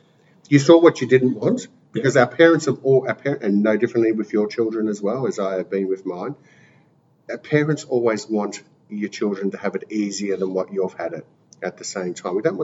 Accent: Moonee Ponds, Victoria, Australia; growing up in Moonee Ponds, there was a lot of Italians and a lot of Greeks as well.

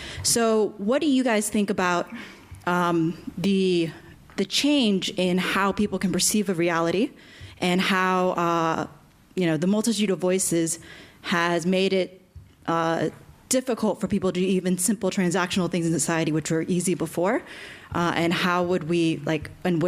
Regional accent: United States; now in London, United Kingdom; I'm an American, I'm here in London, you know, people are way more global.

